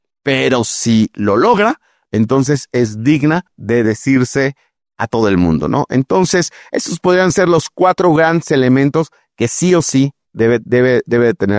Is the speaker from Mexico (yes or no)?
yes; Mexico; soy el único mexicano